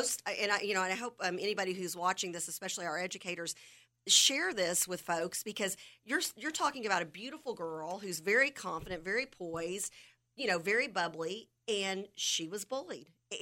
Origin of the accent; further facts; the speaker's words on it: Texas, United States; accent: Texas; But you know, it's my Texas accent.